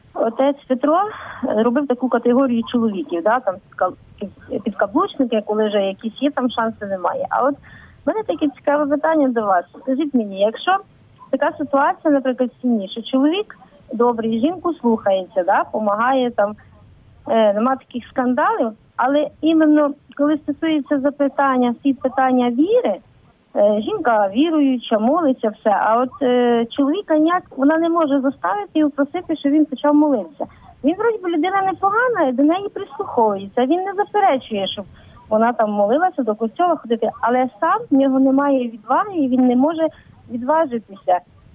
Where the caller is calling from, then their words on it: Cherkasy Oblast, Ukraine; з Черкащини.